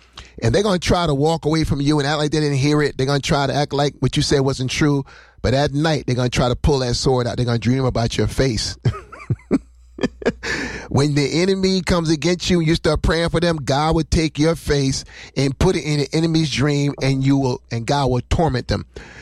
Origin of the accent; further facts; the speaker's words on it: Patterson, United States; He's saying, where you from? I said, I'm from Patterson.